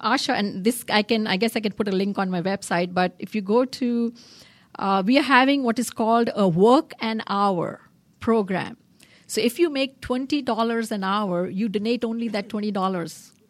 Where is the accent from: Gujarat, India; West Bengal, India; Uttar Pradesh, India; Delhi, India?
West Bengal, India; Kolkata; I come from Calcutta, city of Calcutta in India.